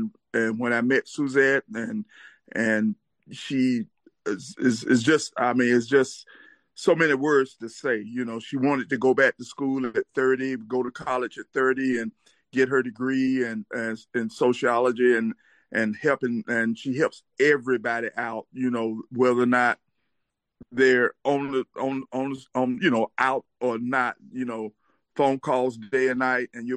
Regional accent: Atlanta, Georgia, United States; I grew up here in Atlanta, and my father was doing the same thing back then

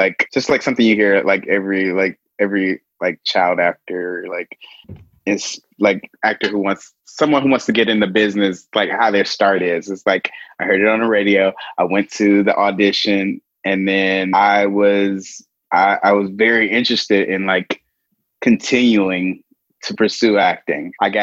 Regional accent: Atlanta, Georgia, United States; I'm from Atlanta.

